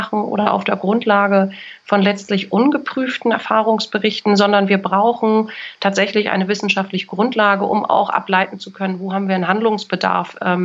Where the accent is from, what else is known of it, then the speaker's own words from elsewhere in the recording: Kiel, Schleswig-Holstein, Germany; Und ich sage, ich komme auch eigentlich aus Kiel. Nee, wo bist denn du geboren? Ich bin in Kiel geboren.